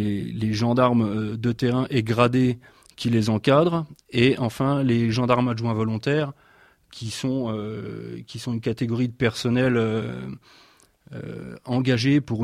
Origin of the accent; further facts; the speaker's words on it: Grand Est, France; Mon arrivée à Commercy est un choix personnel, puisqu'étant originaire de Meurthe-et-Moselle, je voulais me rapprocher de la Lorraine, qui est donc ma région natale.